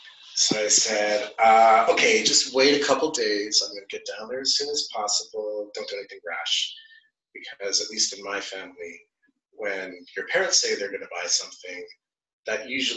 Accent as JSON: {"language": "English", "town": "Toronto", "region": "Ontario", "country": "Canada", "tie": "born or raised there", "also_born_or_lived": "New York City, United States", "said": "My parents are from the British West Indies, from British Guyana. I grew up in Toronto and in New York City area."}